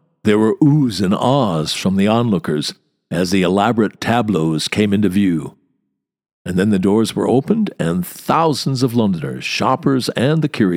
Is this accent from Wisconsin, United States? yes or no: yes; Wisconsin, United States; We're not from the same part of the state. I grew up in the Driftless Hills in the southwestern part of the state.